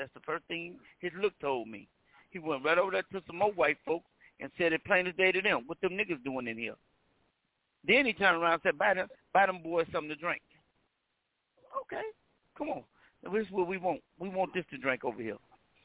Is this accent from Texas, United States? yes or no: no; Chicago, Illinois, United States; Man, who the fuck is you talking to? I'm from Chicago. Don't talk to me that way.